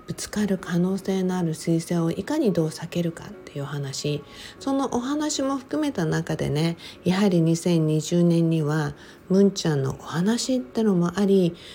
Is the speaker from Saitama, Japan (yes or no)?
no; Okinawa, Japan; まあ沖縄生まれ沖縄育ちなので、その突風とかね、強風っていうんですか、その強風にはね慣れているものの